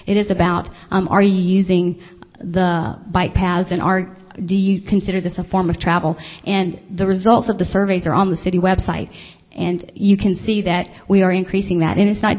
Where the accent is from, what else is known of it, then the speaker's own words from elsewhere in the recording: Alabama, United States; now in Pacific Northwest, United States; I'm originally from Alabama, so seeing people bike in the winter when I first moved here was quite a shock. But now that I feel like I've really become a Pacific Northwesterner